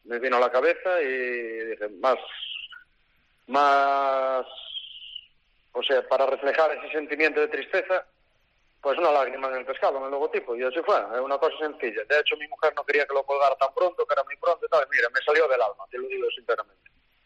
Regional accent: Puebla, Galicia, Spain; now in Boiro, Spain; Soy de Puebla, pero llevo casi toda la vida en Boiro ejerciendo.

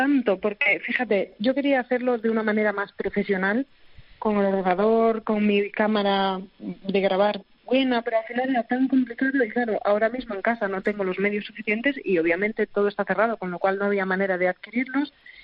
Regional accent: Galicia, Spain; now in Switzerland; porque yo ahora estoy en Suiza, no estoy en Galicia. Entonces, claro, pues no sé, echo de menos mi tierra, mi familia, están todos allí.

